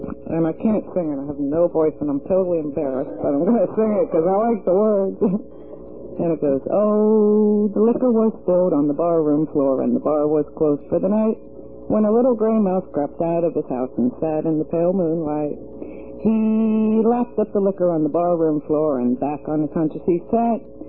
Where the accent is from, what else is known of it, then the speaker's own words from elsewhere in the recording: Scotland, United Kingdom; accent: Scottish; And all kids used to make fun of my red hair and my Scottish accent, you know.